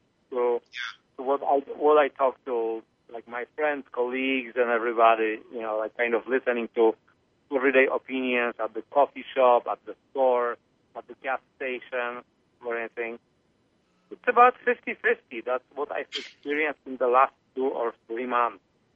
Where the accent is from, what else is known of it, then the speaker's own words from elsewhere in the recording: Poland; now in United States; I mean, I remember growing up in Poland when you've got all these countries kind of next to each other.